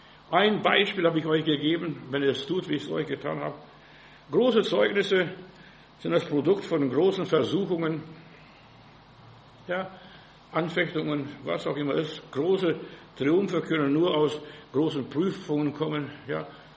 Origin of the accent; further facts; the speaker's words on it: Bavaria, Germany; Ich bin bei uns im Bayerischen Wald.